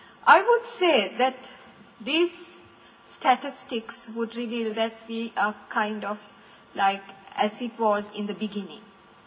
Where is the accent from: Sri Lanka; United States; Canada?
Sri Lanka; invariably I'm asked whether I'm from India. But just to get my perspective, Sri Lanka is a tiny island situated in the Indian Ocean, separated from India.